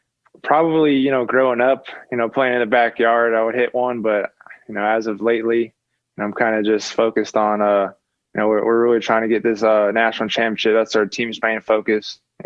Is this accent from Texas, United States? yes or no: yes; Houston, Texas, United States; You know, I grew up in Houston, so I was everything Houston guy, so I was a huge Texans fan growing up.